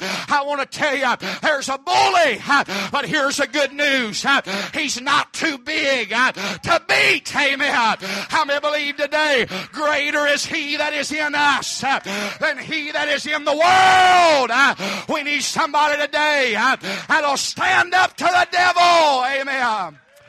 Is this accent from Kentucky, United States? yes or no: yes; Kentucky, United States; He's from my home state of Kentucky.